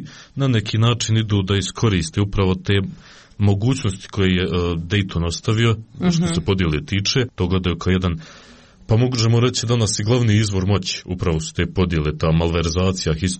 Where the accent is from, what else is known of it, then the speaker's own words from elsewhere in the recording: Bosnia & Herzegovina; ja recimo kao Bošnjak, obzirom da, što se kaže, nemam drugu domovinu, svakako ga im jedan snažan osjećaj ljubavi prema Bosni i Hercegovini